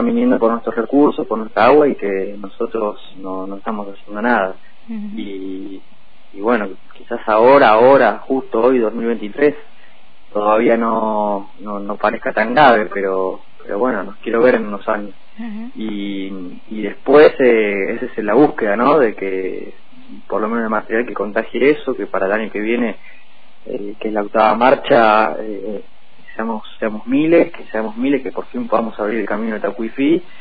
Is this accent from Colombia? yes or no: no; Argentina; si no empezamos a despertarnos y a despabilarnos como argentinos y argentinas